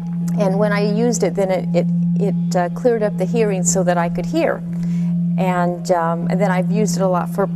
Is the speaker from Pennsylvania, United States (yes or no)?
no; Phoenix, Arizona, United States; I am from Phoenix, Arizona, and I'm a naturopath doctor.